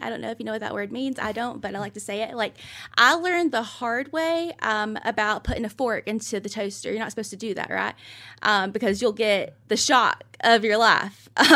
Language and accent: English; United States; I like to put the isinone before, which is my right as an American.